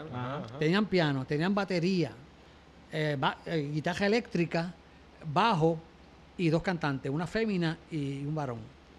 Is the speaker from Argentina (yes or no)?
no; Puerto Rico; Yo soy de Puerto Rico.